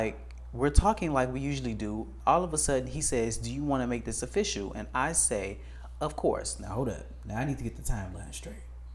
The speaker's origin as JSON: {"language": "English", "town": "Atlanta", "region": "Georgia", "country": "United States", "said": "I'm from Atlanta, and I'm Mexican, and I'm also 20."}